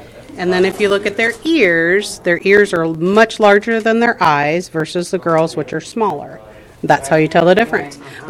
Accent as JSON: {"language": "English", "town": "Papillion", "region": "Nebraska", "country": "United States", "said": "I am from Papillion, Nebraska."}